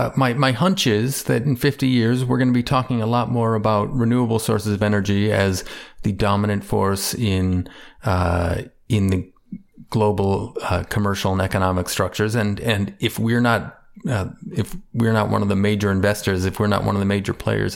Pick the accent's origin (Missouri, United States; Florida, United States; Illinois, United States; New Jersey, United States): Illinois, United States; Chicago; I tell people I'm from Chicago. I'm a Cubs fan.